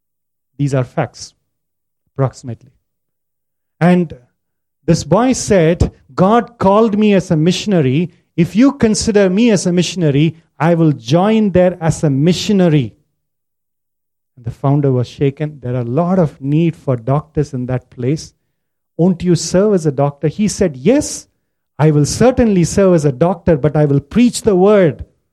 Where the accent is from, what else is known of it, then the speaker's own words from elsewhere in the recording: India; Dr. Ashok was a young boy several years ago in my hometown. He studied medicine. In India, if you study medicine, you're one of the top cream of the students from the high school.